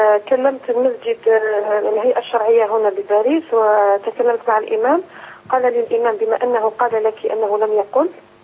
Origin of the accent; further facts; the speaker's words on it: Algeria; now in France; أنا جزائرية متزوجة هنا بفرنسا